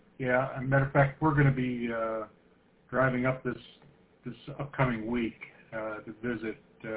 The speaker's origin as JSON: {"language": "English", "town": "Fenton", "country": "United States", "tie": "born or raised there", "lives_now": "Illinois, United States", "said": "I grew up in Fenton. I live in Illinois now"}